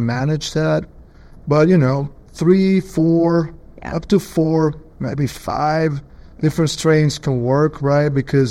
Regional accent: Argentina; I'm from Argentina.

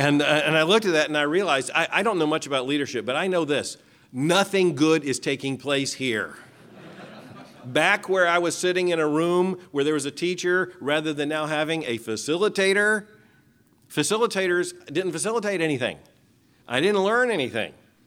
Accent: Lakeland, Florida, United States; born there; I was born in Lakeland, Florida, about 30 miles from here.

